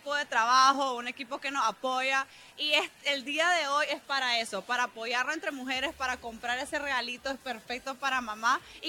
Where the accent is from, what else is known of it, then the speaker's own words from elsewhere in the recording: Nicaragua; las dos somos nicaragüenses.